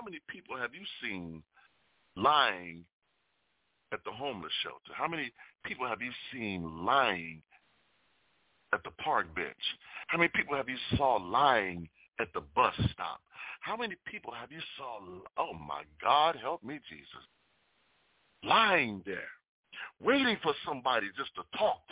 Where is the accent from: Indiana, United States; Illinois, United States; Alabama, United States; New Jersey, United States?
Illinois, United States; Chicago; now in Atlanta, United States; I'm concerned about things that are happening in Chicago, my hometown. I'm concerned about things that are happening here in Atlanta, Georgia.